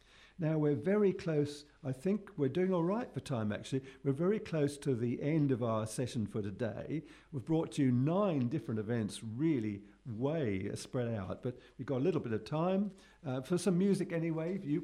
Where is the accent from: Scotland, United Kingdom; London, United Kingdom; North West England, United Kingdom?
London, United Kingdom; born there; I was born very near Hampstead in England, in London